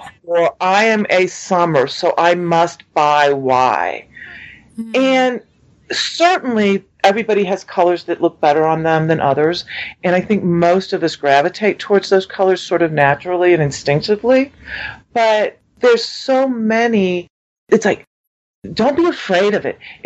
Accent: St. Louis, Missouri, United States; I grew up in St. Louis, and the job was in Kansas City. And so I moved to a town that I didn't know a soul

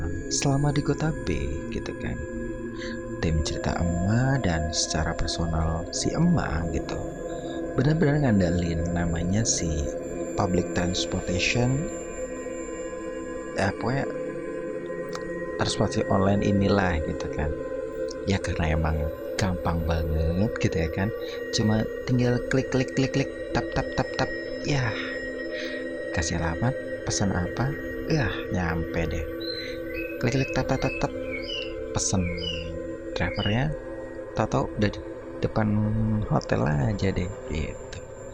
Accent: Surabaya, East Java, Indonesia; iya pak, saya asli Surabaya pak, kesini emang ada urusan kerjaan aja

